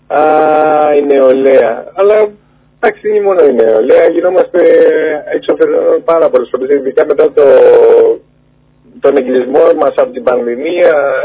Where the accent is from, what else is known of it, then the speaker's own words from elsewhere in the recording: Lixouri, Ionian Islands, Greece; Οι τρία από τα τέσσερα μέλη είμαστε από το Λιξούρι.